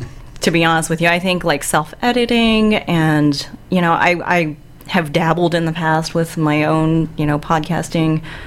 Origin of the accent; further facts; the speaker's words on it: San Francisco, California, United States; from San Francisco, California.